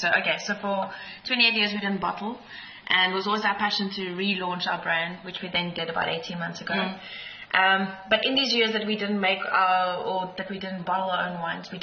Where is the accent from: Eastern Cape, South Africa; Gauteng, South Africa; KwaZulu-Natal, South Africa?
Gauteng, South Africa; Pretoria; So I grew up in Pretoria and always knew I wanted to go study